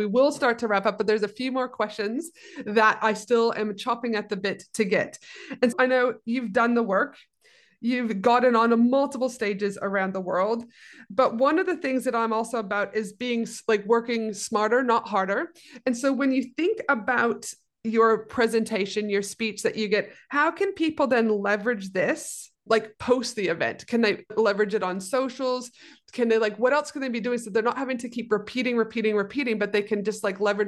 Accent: Canada; also born or lived in United States; obviously I'm Canadian and I've lived in America

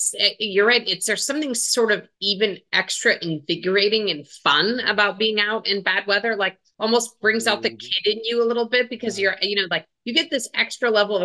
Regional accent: Colorado, United States; I grew up in Colorado where it snows

